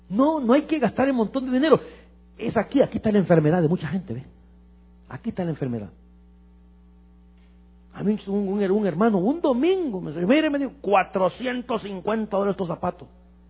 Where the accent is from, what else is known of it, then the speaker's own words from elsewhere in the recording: El Salvador; Mira, yo entré a trabajar a un banco en mi país, en El Salvador.